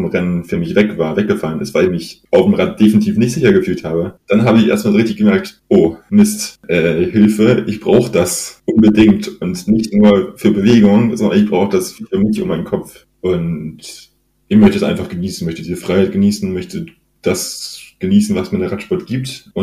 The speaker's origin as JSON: {"language": "German", "region": "Hamburg", "country": "Germany", "said": "ich als Norddeutscher, Hamburger, ich bin halt auch nicht wirklich bergfest, 2-Meter-Typ sowieso nicht."}